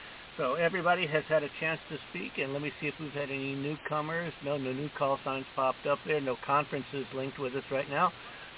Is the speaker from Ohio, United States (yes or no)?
no; Alabama, United States; born there; I was born in Alabama. Have not lived there in a long, long, long time, but my birthplace is in Fayette County, kind of west-northwest Birmingham, close to the Mississippi line there.